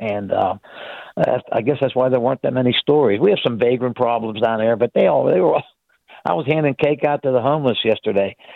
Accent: Hazelwood, United States; Hazelwood. I was a poor kid from Hazelwood, just trying to make a living.

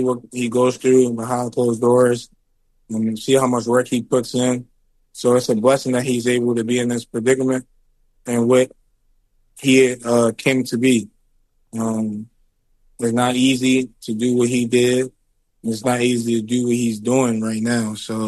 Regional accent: Baltimore, Maryland, United States; Honestly, I'm from Baltimore

